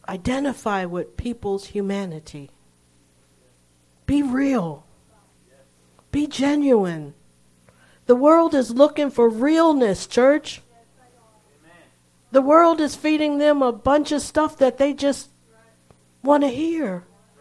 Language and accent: English; United States; I didn't have to, because I'm not Bangladeshi. I'm American.